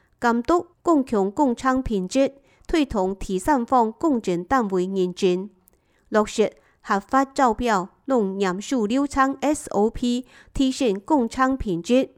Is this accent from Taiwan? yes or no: yes; Hsinchu, Taiwan; 我是新竹人